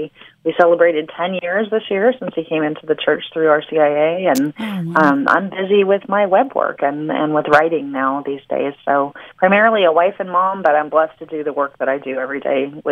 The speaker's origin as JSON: {"language": "English", "town": "Fort Wayne", "region": "Indiana", "country": "United States", "tie": "born there", "said": "I was born in Fort Wayne, Indiana, not too far away from you"}